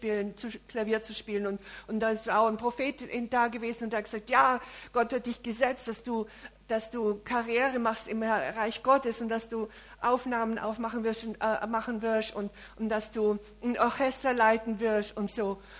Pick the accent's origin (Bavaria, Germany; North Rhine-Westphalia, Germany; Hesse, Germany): Bavaria, Germany; Munich; wo ich aufgewachsen bin in München, da war eine Kirche, in die wir immer gegangen sind und das war an der Isar